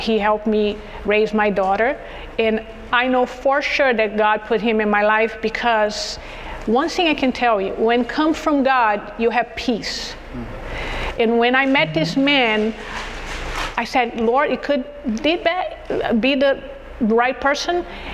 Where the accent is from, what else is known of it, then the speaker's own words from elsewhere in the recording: Brazil; English is a second language; now in United States; this was when I moved here to the United States because I'm from Brazil. And with that also on top of everything, because a new language, a new country